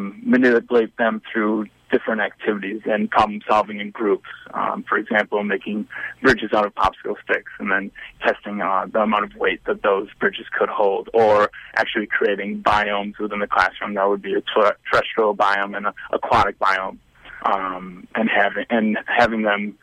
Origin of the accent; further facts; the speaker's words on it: St. Paul, Minnesota, United States; now in Detroit, United States; I'm not. I grew up in St. Paul, Minnesota, but I moved to Detroit 2 years ago